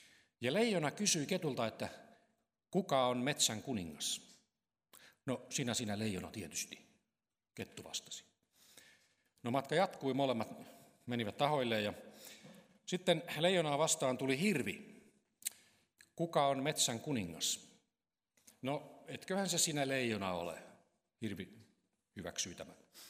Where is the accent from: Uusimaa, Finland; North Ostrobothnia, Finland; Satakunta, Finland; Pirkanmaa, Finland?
North Ostrobothnia, Finland; Raahe; itse olen lähtöisin taikka syntyisin Pohjois-Pohjanmaalta Raahesta ja lestadiolaista sukua isän puolelta, jotakin uudempia esikoislestadiolaisia.